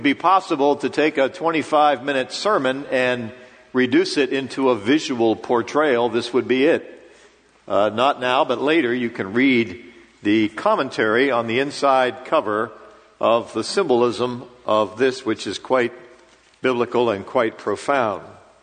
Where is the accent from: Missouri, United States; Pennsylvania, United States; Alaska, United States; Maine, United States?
Pennsylvania, United States; Pittsburgh; Well, here I am, just a little kid growing up in Pittsburgh, and I go to school, and I come home